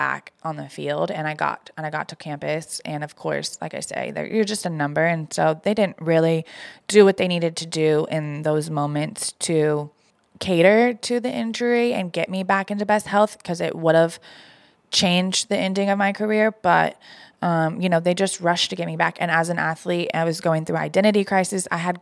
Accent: Fort Worth, Texas, United States; now in Dallas, United States; So I was from Fort Worth. I had gone to high school out in Fort Worth. And when I got done with college, I moved to Dallas.

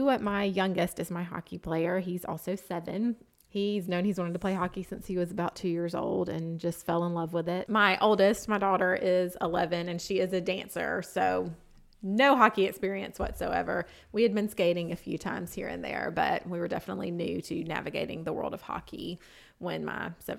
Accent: Birmingham, Alabama, United States; We're from Birmingham, Alabama, and obviously hockey is not the prominent sport in this area

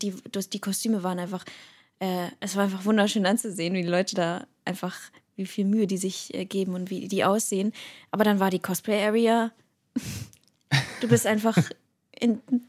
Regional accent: Cologne, North Rhine-Westphalia, Germany; ich komme aus Köln natürlich

